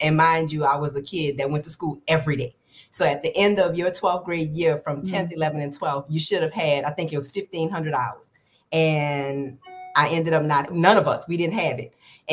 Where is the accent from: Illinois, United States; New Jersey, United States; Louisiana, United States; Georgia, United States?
Louisiana, United States; New Orleans; I guess for me, I mean, it was great for me. I grew up in a neighborhood where, you know, it was one of those things where parents looked out for other people's kids.